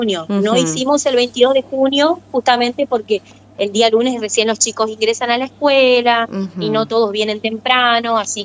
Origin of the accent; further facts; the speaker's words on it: Concepción de la Sierra, Misiones, Argentina; De Concepción soy. Ah, no, soy de Concepción de la Sierra.